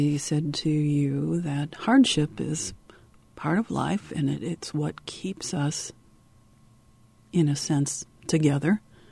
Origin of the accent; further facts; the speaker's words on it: Rockford, Illinois, United States; I'm from Rockford, and there's a strong Scandinavian population there.